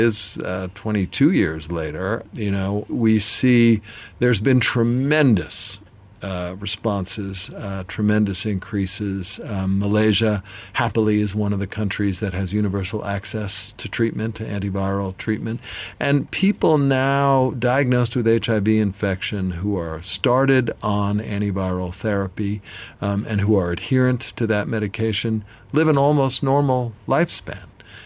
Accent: New York City, New York, United States; Well, I'm a New Yorker. I started medical school in the early 1980s in New York City

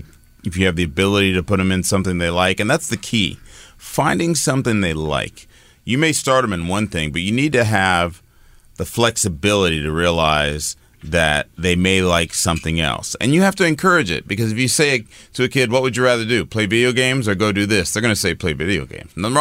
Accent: Denver, Colorado, United States; Well, I grew up in the Denver area, so I'm a Broncos fan.

